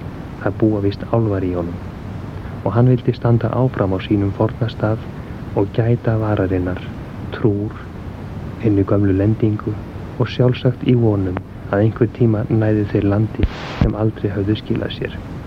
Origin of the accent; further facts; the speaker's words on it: Akranes, Western Region, Iceland; Þegar ég var að alast upp á Skaga